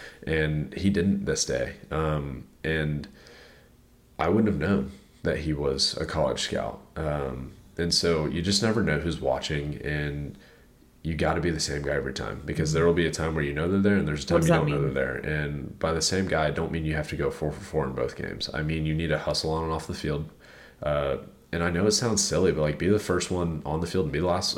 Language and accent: English; Houston, Texas, United States; I grew up in Houston longer than you did.